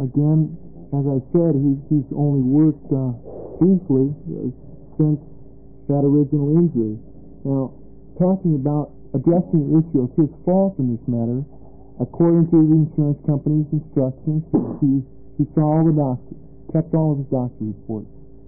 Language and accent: English; Portland, Oregon, United States; We represent lots of workers all over the state. I'm from Portland.